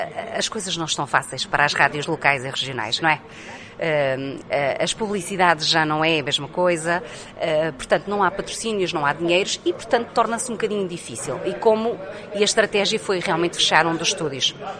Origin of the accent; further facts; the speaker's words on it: Águeda, Aveiro, Portugal; mas também tinha estúdios em Águeda, que é de onde eu sou.